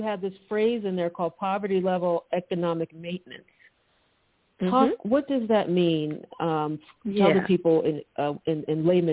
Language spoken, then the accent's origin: English; Philadelphia, Pennsylvania, United States; One of the great programs is a Jumpstart program in Philadelphia, my hometown.